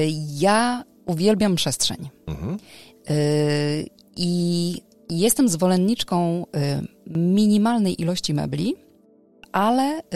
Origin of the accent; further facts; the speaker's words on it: Greater Poland Voivodeship, Poland; Nie, ja jestem w ogóle z Wielkopolski